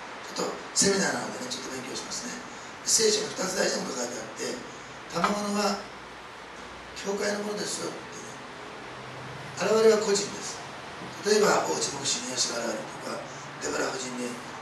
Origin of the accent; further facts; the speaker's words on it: Osaka, Japan; 私大阪出身ですけど、大阪の学会はすごいですよ。